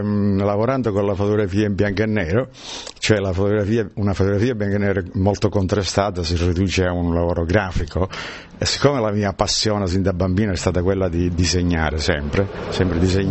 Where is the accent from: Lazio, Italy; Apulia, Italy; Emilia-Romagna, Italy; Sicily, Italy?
Sicily, Italy; Mi ricorda molto la mia infanzia, come sono cresciuto in Sicilia